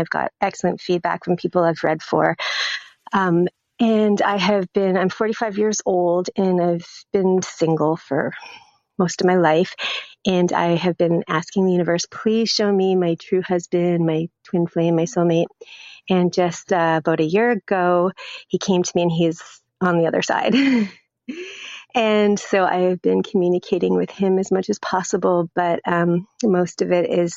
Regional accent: Vancouver, British Columbia, Canada; I'm from Vancouver, BC, Canada.

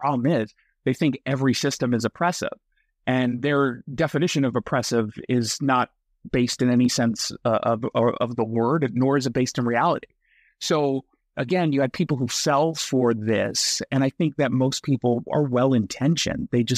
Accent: United States; it's certainly a big issue for me because I'm an American Jew.

